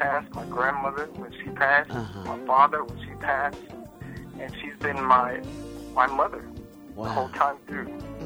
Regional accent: Tullahoma, Tennessee, United States; I always loved guitar. You know, I had a neighbor still around.

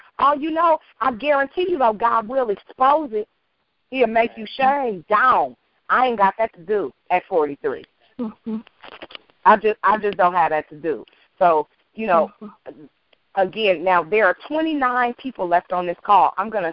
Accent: Richmond, United States; That's it. I'm from Richmond. Down. Down to the ground, baby.

